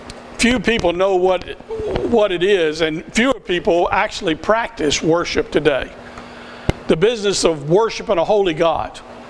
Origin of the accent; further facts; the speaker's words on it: the South, United States; accent: Southern; I'm from the South. There's no denying that. You can hear that from my accent.